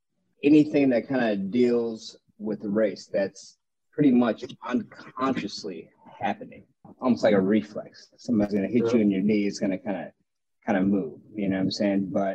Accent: Alaska, United States; growing up in Alaska, that's how I know everybody who's speaking on this radio.

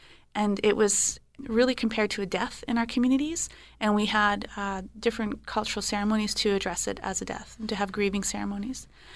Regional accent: British Columbia, Canada; born or raised there

